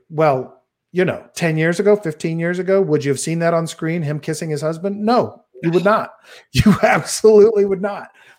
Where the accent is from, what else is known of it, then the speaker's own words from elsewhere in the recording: Texas, United States; moved away; also born or lived in Oklahoma; I grew up in Texas and Oklahoma, and I moved to New Jersey